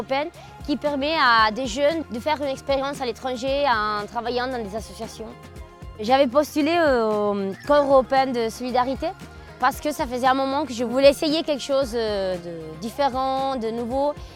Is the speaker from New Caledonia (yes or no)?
no; Albania; French is a second language; also born or lived in Italy; now in Spain; j'ai 29 ans. Je viens d'Albanie et Italie, mais je vis en Espagne depuis des années.